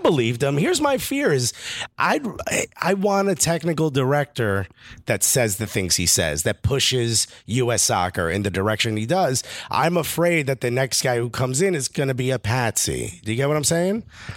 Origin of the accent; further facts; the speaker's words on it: Newark, New Jersey, United States; He's from Brooklyn. I'm originally from Newark.